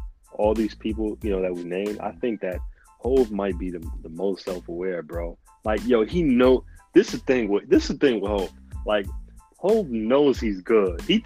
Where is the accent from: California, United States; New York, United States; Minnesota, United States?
New York, United States; I'm from New York, bro.